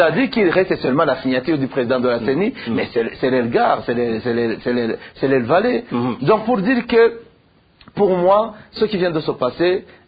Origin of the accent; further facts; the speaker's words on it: Burundi; C'est vrai qu'en tant que Burundais, peut-être en tant que journaliste aussi, j'assiste à ce qui se passe et au développement de ces derniers jours